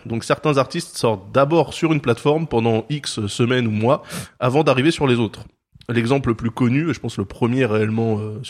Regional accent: United States; parce que je suis un américain.

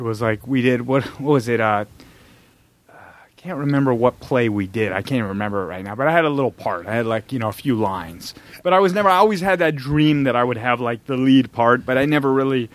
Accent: Los Angeles, California, United States; I did. Yeah, I grew up in West LA.

